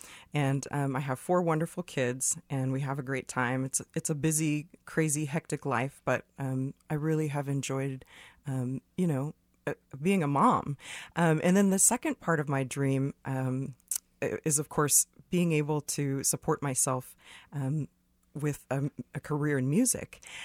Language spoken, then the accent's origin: English; Clay Center, United States; So growing up in Clay Center, I was one of just a couple children of color. And my dad used to farm.